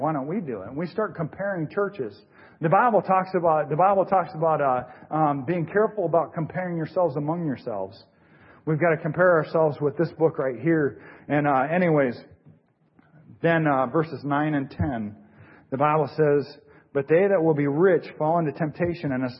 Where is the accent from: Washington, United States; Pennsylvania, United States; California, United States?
Washington, United States; I remember when I was in church and growing up in Washington State, there was a saying up on the wall